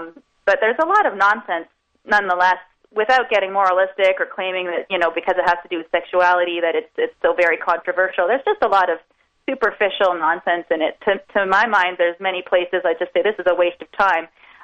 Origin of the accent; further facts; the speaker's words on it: Toronto, Ontario, Canada; I remember as a kid, I grew up in Toronto